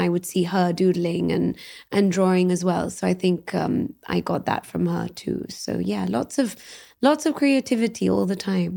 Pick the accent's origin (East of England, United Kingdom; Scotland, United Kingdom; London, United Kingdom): London, United Kingdom; So I grew up in London and, you know, it was a time when music was really, really fantastic.